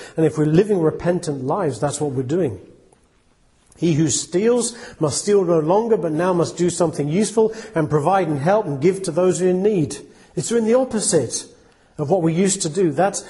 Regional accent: England, United Kingdom; born there; I am born an Englishman, but spiritually speaking, I am a Jew

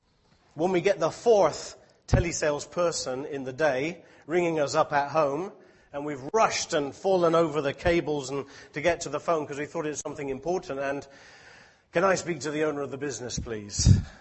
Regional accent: England, United Kingdom; Now, I am an English person through and through, as far as I'm aware. I don't have any other blood in me, so I can speak with a bit of experience. I've lived in England most of my life

